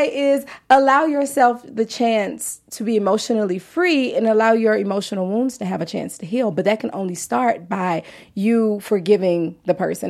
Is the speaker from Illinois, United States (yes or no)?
no; Louisiana, United States; now in Los Angeles, United States; because even though I'm in LA, I'm from Louisiana.